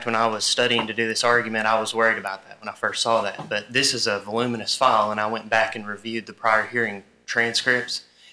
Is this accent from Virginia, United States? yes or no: yes; Norton, Virginia, United States; I'm from Norton, Virginia.